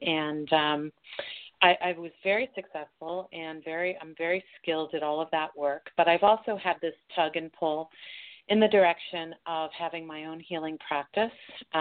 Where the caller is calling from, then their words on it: Colorado, United States; I'm calling from Colorado.